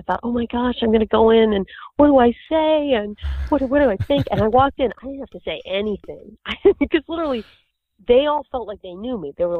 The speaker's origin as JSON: {"language": "English", "town": "Boston", "region": "Massachusetts", "country": "United States", "also_born_or_lived": "New York, United States", "said": "I've been around a lot of wealth. I'm from Boston and New York, and there's plenty of money there, too."}